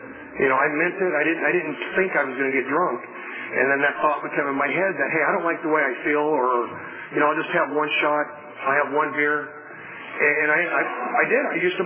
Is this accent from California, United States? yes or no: yes; Los Angeles, California, United States; I grew up in Southeast Los Angeles. I grew up about two blocks where they beat up Reginald Dean. That was the only white kid in the neighborhood.